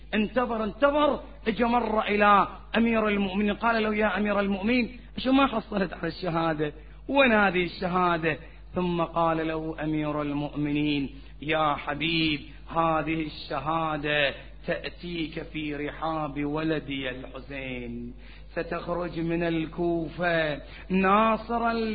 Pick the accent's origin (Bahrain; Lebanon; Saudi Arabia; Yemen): Bahrain; يوم اللي تنتمي إلى وطنك تقول أنا بحريني، هذا فخر